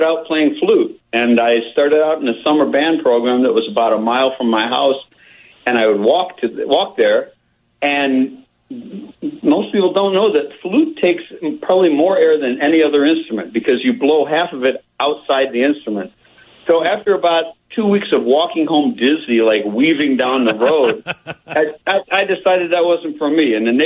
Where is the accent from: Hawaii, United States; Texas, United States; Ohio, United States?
Ohio, United States; Toledo; also born or lived in Los Angeles / Tucson; now in Chicago, United States; I grew up in Toledo, Ohio.